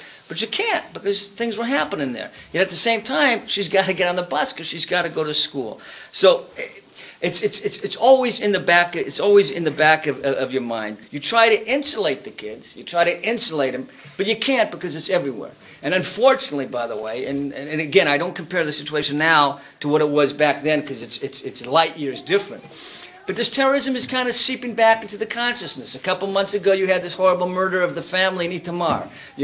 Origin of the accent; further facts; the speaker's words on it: Denver, Colorado, United States; I come from Denver. Right? I don't come from a great military background.